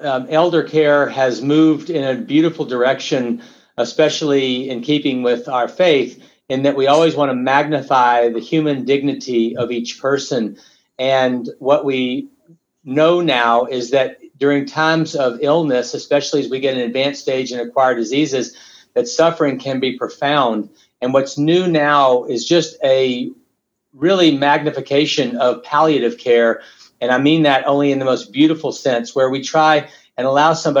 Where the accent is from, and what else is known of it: United States; born or raised there; also born or lived in Venezuela